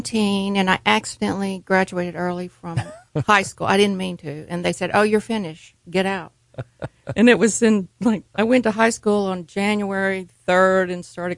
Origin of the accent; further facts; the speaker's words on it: Houston, Texas, United States; born there; now in Austin, United States; I was born in Houston, and my parents were West Texans, and my father an engineer